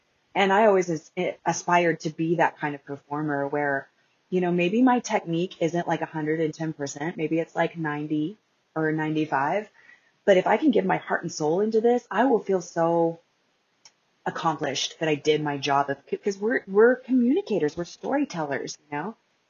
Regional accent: Oklahoma, United States; I came from Oklahoma, and I wasn't born there, but I grew up. I spent my whole life in Oklahoma

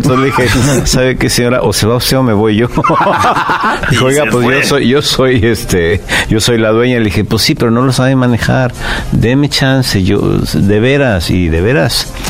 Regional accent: Mexico City, Mexico; nací en el DF. En la calle de Regina 84, entre Pino Suárez y 20 de noviembre.

